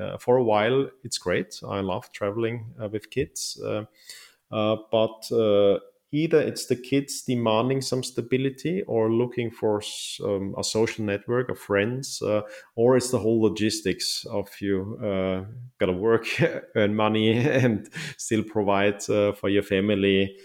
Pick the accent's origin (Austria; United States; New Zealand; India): Austria; now in Switzerland; like France and Austria, my home country. I have left Austria since. I'm now, for the moment, resident in Switzerland.